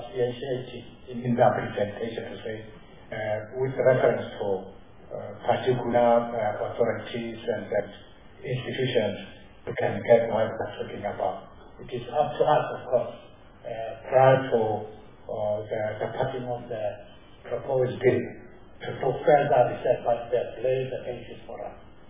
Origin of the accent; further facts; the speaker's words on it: South Africa; we should debate knowing that we are South African before we become members of Parliament.